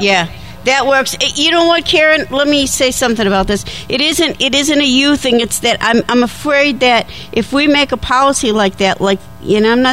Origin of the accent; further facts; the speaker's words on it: Chicago, Illinois, United States; You know, I come from Chicago, okay? I understand these things.